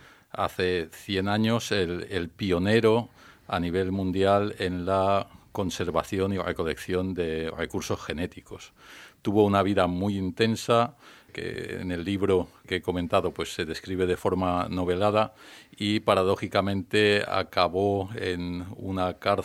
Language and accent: Spanish; Balearic Islands, Spain; born there; now in Valencia, Spain; nací en Mallorca, vivo en Valencia